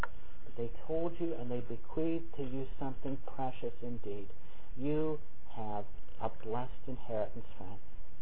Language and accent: English; Cincinnati, Ohio, United States; When I was growing up in Cincinnati in a Presbyterian church there